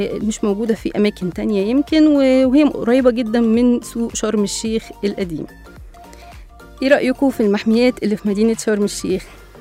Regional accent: Egypt; بس احنا كمصريين بنروح هناك نستمتع بالقعدة في الفندق

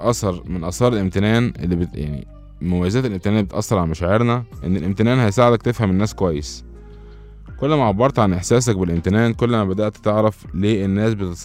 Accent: Egypt; وزي ما بيقولوا عندنا في مصر هتنام نوم عميق

